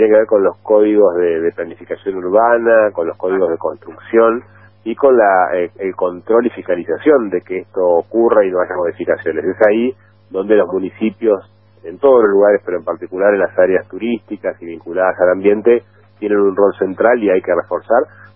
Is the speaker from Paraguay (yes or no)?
no; General Madariaga, Buenos Aires Province, Argentina; Mira, yo soy de General Madariaga, ahí cerquita de Pinamar. De hecho, no estoy hoy en Madariaga porque vine a Buenos Aires por un trámite, porque estoy de vacaciones, pero tuve que venir. Me crié en Madariaga